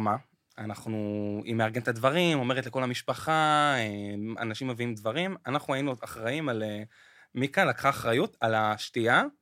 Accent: Hadera, Haifa District, Israel; הפתעה, אני נולדתי וגדלתי בחדרה.

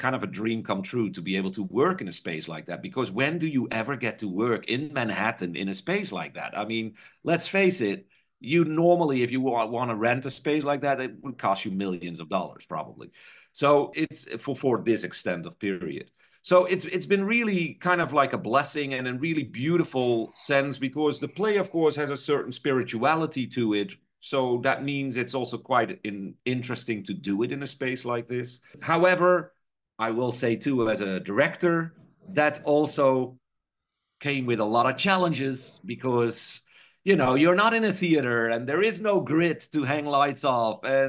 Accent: Netherlands; English is a second language; because I read the book back in the Netherlands. I'm from the Netherlands.

